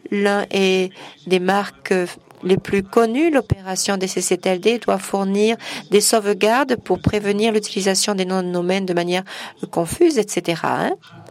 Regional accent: North Macedonia; Je viens de Macédonie.

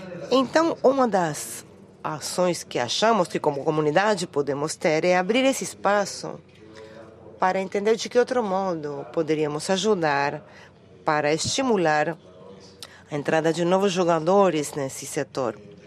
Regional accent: Buenos Aires, Argentina; Portuguese is a second language; para Buenos Aires, a minha cidade. Buenos Aires, Argentina, meu país.

